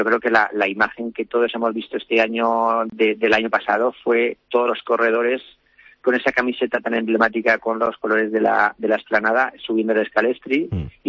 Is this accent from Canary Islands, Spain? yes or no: no; Alicante, Valencian Community, Spain; Como alicantino, como ex atleta olímpico